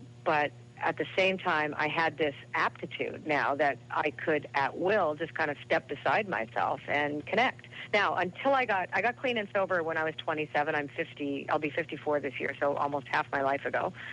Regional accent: Canada; I'm Canadian.

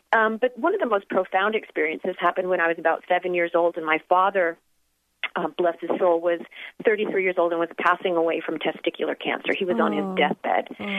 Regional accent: Canada; I grew up in Canada, so it was cold

